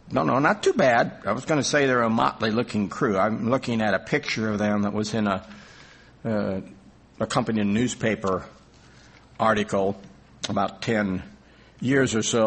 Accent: South Dakota, United States; I grew up in South Dakota, you know, spent 18 years there in blizzards that were so intense that couldn't see a couple of feet in front of us.

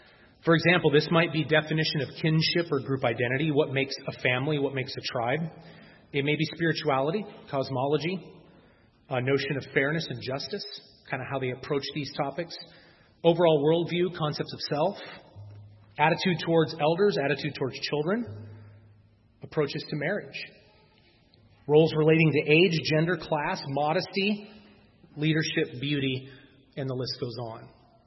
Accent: United States; I will do what I want, when I want, and how I want it, because I'm an American.

